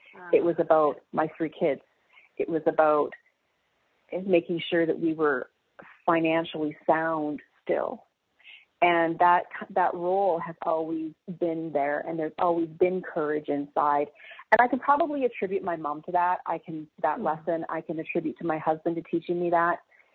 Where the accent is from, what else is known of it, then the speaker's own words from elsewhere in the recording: Canada; being a Canadian